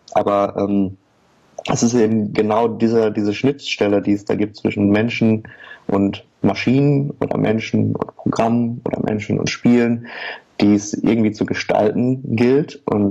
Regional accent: Oer-Erkenschwick, North Rhine-Westphalia, Germany; Wir kommen nämlich alle aus Oer-Erkenschwick. Das ist eine kleine Stadt am Rande des nördlichen Ruhrgebiets.

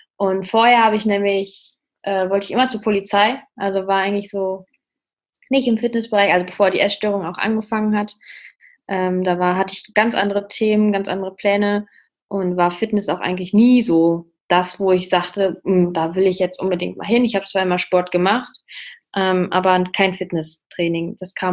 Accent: North Rhine-Westphalia, Germany; Ja, ich komme aus dem Münsterland

